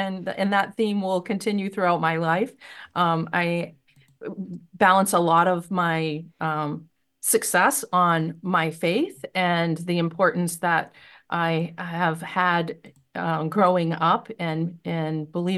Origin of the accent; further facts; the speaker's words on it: Jay, Maine, United States; also born or lived in Farmington, United States / Lewiston, United States; Well, I'm a proud Mainer, was born in Farmington, Maine, like our governor, grew up in Jay, Maine for a period of time, also lived in Lewiston, Maine through early high school, and then moved away